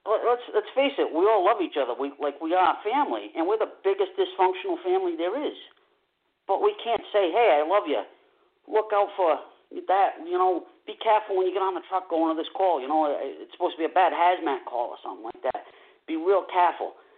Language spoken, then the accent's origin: English; New England, United States; accent: New England; And my New England accent is horrible.